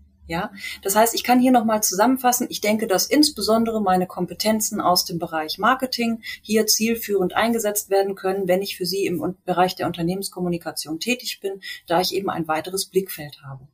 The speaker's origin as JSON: {"language": "German", "town": "Munich", "region": "Bavaria", "country": "Germany", "lives_now": "Hanover, Germany", "said": "Ich komme ja eigentlich aus München und lebe jetzt in Hannover."}